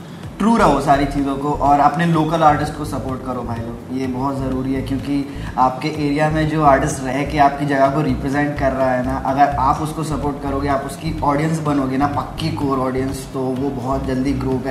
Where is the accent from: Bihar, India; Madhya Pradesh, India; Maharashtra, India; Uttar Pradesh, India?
Madhya Pradesh, India; Chhatarpur; अब जैसे मैं छतरपुर से हूँ, पर मध्य प्रदेश की हर सिटी से मुझे मतलब प्यार है